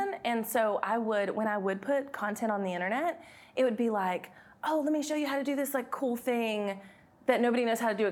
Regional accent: the South, United States; accent: Southern; And so like as a Southerner, like with a thick accent, I had always been told like, you can't do that.

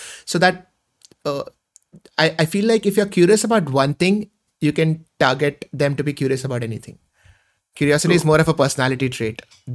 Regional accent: Mumbai, Maharashtra, India

